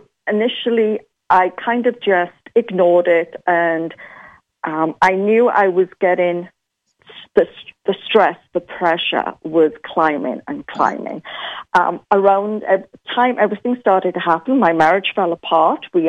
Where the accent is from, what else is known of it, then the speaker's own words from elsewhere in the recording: United Kingdom; because I'm a Brit.